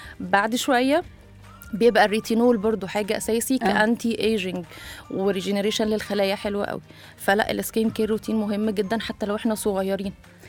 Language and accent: Arabic; Egypt; لكن عندنا في مصر النسبة الأكبر بتبقى لا